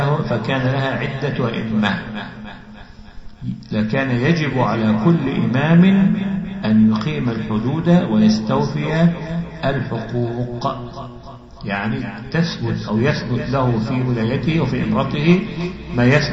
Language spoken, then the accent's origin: Arabic; Egypt; كما حصل عندنا في مصر وكما حصل في البلدان حولنا